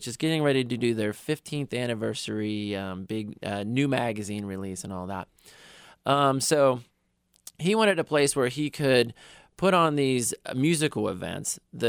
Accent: West Virginia, United States; I came from West Virginia, which is like very green and hilly and rural.

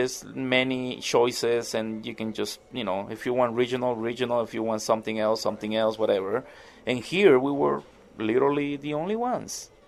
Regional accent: Guatemala; English is a second language; The other guy was from Mexico, and I'm from Guatemala.

